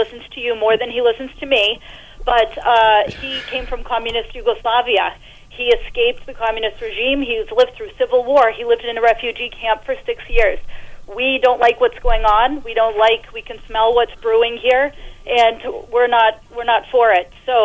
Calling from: Maine, United States; I'm running for state senate, and I'm in District 35 in southern Maine. I'm holding down the border. I'm in York, Kittery, Elliott, Agunquit, and South Berwick.

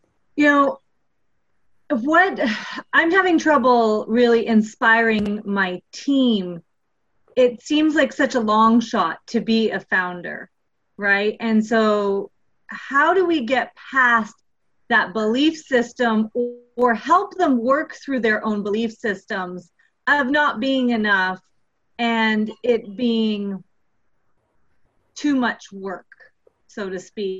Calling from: Atlanta, Georgia, United States; From Atlanta, Georgia.

